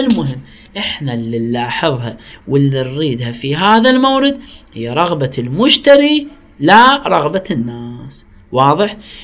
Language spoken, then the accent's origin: Arabic; Iraq; هسه احنا عندنا في العراق القماش الأخضر